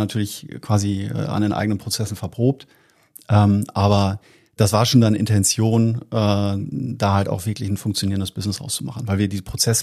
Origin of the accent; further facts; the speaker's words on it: Münster, North Rhine-Westphalia, Germany; Ich bin ja gebürtiger Münsteraner, hier in der Nähe auch aufgewachsen, habe in Münster studiert, Wirtschaftsinformatik studiert